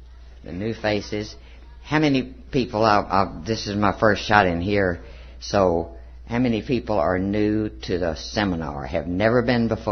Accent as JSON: {"language": "English", "region": "Texas", "country": "United States", "tie": "born or raised there", "said": "I talk funny. I was born and raised in Texas, lived all over the world for 20 years, but then went back and I'm rooted in Texas."}